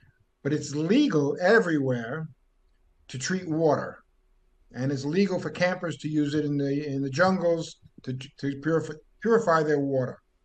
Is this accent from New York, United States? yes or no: yes; New York, United States; now in Brazil; I live in in a really super rural, at the end of the world here in Brazil. I'm from New York, been down here for 31 years.